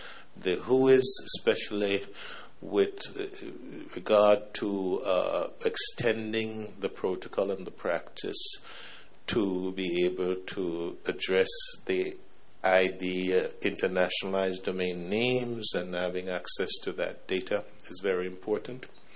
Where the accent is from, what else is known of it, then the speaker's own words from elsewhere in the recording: Jamaica; And I'm from the Caribbean. I'm from Jamaica.